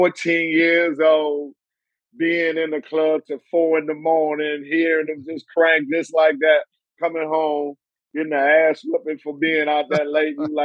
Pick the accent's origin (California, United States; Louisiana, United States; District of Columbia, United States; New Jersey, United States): District of Columbia, United States; Washington; D.C., I'm from Southeast D.C.